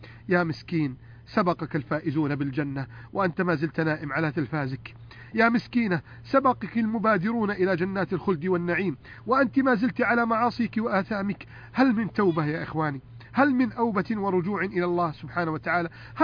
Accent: Egypt; بلدنا مصر

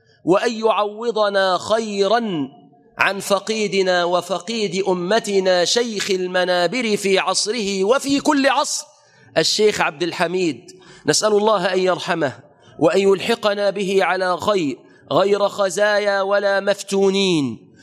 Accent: Egypt; اللهم احفظ بلادنا مصر بالإسلام

